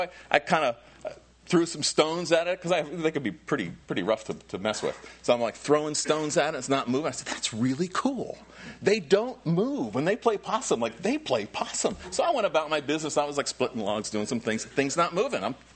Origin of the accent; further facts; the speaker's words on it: New Jersey, United States; I'm from Jersey.